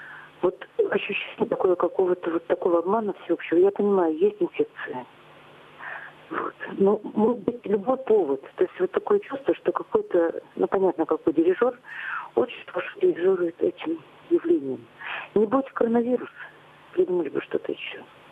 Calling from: Novouralsk, Sverdlovsk Oblast, Russia; я из Новоуральска.

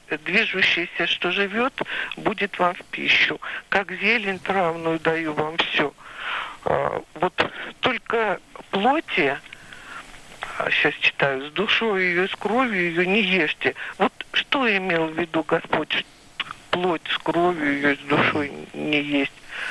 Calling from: Saint Petersburg, Russia; Я звоню из Санкт-Петербурга

